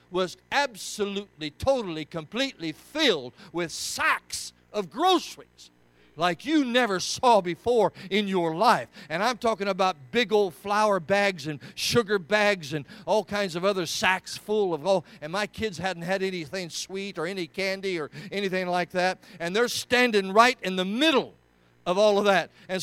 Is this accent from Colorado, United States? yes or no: yes; Denver, Colorado, United States; when I talked to the pastor, he realized I'm from Denver.